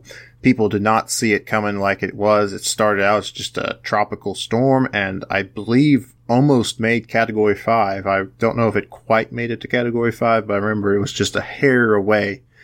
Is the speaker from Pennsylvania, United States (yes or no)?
no; Kansas, United States; we have incorporated as a not-for-profit 501c4 in my home state of Kansas.